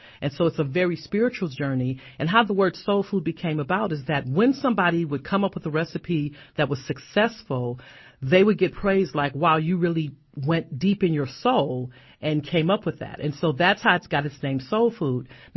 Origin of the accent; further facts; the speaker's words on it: New Orleans, Louisiana, United States; I guess it was the food first because I'm from New Orleans, so you cannot be from New Orleans and not cook.